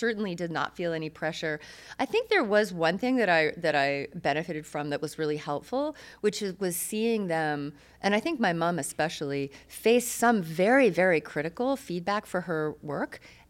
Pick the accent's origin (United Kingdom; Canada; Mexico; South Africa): Canada; We're all from Canada originally